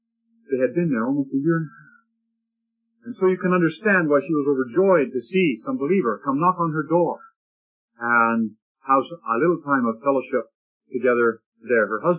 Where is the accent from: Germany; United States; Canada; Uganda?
Canada; I said, oh, no, I'm not. I'm from Canada.